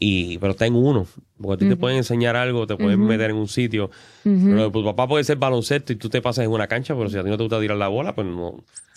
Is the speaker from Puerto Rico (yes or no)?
yes; Levittown, Puerto Rico; also born or lived in Bayamón; Bueno, nací en Bayamón, me crié en Levittown toda la vida.